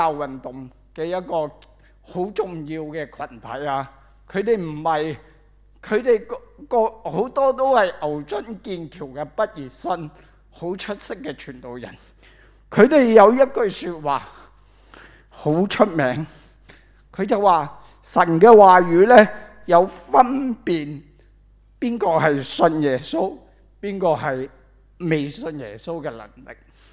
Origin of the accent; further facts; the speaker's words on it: New Territories, Hong Kong; 我就耕過啦，因為我喺農村出世，住喺新界嘅，就好明白撒種嘅比喻。